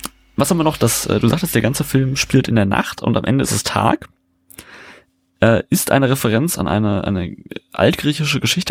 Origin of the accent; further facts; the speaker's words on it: Wanne-Eickel, North Rhine-Westphalia, Germany; Und bis in die 90er gab es auch in Wanne-Eickel, wo ich herkomme, eine Brauerei, die nennt sich Hülsmann.